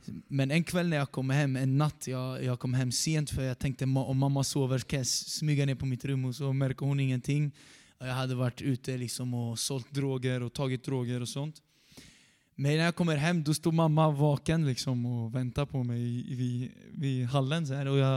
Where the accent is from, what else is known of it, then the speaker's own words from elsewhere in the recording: Norrköping, Östergötland, Sweden; så är jag uppvuxen i Norrköping. Och väldigt tidigt så hamnade jag väldigt snett redan som barn.